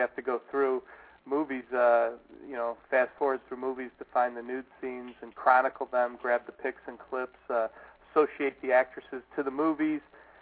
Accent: Chicago, Illinois, United States; I was in a bar in my hometown of Chicago

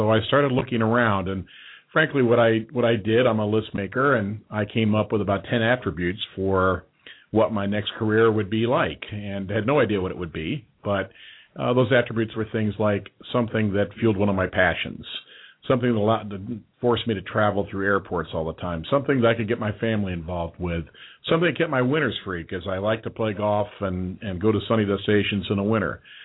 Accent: Indiana, United States; now in Kentucky, United States; And bred in Indiana. My parents both went to U.K., so I've got that bluegrass heritage going on.

